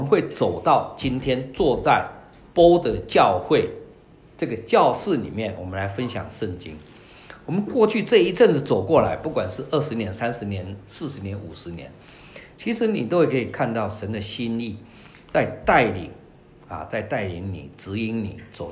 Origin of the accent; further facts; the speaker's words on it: Taiwan; now in United States; 引领我从台湾来到美国，又美国跑了好几个州，最后来到这里